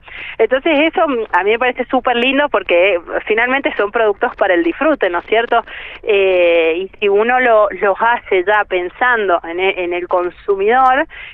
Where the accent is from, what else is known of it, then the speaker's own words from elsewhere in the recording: San Martín, Mendoza, Argentina; el ser de San Martín, es un pueblito a 60 kilómetros acá de la bodega que la verdad vivís un poco rodeado de todo eso.